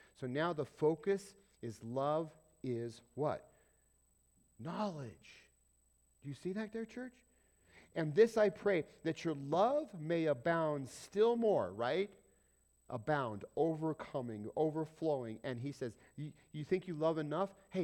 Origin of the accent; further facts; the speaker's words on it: Colorado, United States; yeah, I'm from Colorado, that's what we call them, the Donkeys.